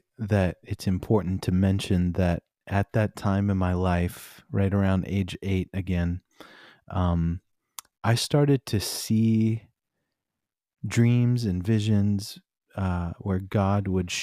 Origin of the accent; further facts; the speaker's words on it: Albany, Oregon, United States; We're also from Albany. You know, it was a fun town. There was a lot of kids coming to know Jesus at that time when I was in high school.